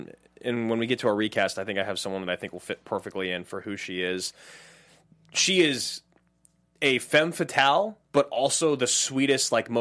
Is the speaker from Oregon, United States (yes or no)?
yes; Salem, Oregon, United States; moved away as an adult; now in Los Angeles, United States; And it's funny 'cause I grew up in Salem, Oregon.